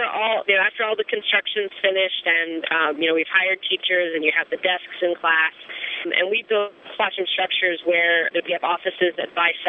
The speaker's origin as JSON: {"language": "English", "country": "United States", "tie": "born or raised there", "said": "as a female growing up in the United States"}